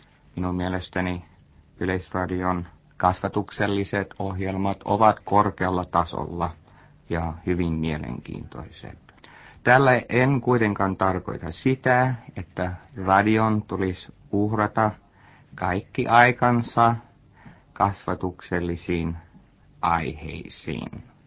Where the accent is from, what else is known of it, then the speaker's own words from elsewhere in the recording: United States; Finnish is a second language; now in Finland; Alussa kun mä tulin Suomeen